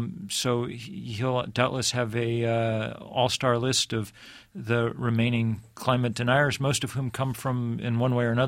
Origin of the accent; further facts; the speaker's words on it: Vermont, United States; You know, don't blame me. I'm from Vermont.